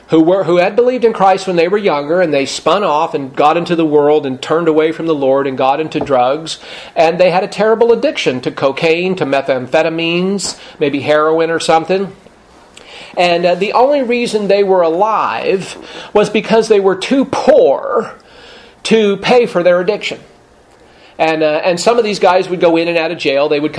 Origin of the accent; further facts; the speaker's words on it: California, United States; I grew up in Southern California.